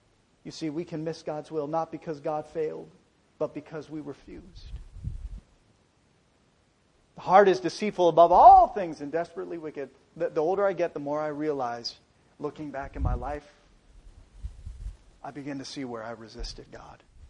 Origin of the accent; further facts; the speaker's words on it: United States; I'm Native American. I grew up on the reservation.